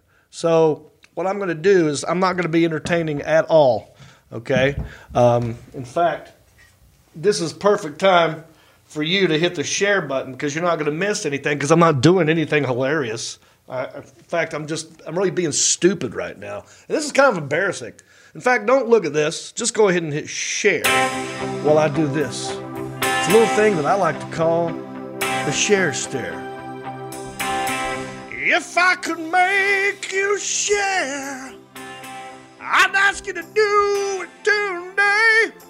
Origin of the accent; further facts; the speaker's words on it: Hickory, North Carolina, United States; That's right, I am from Hickory and I'm happy about it.